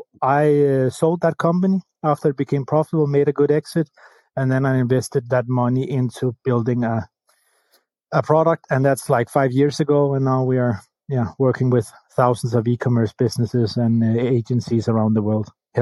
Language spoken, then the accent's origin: English; Copenhagen, Capital Region of Denmark, Denmark; I'm the CEO and founder of Profit Metrics. I'm from Copenhagen, Denmark.